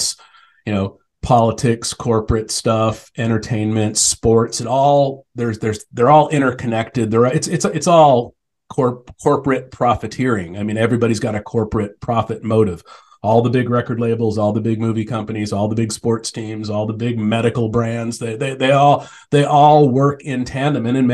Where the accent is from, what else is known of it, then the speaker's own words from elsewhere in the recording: Tempe, Arizona, United States; I grew up in Tempe, Arizona, riding skateboards, loving punk rock, and embracing my middle finger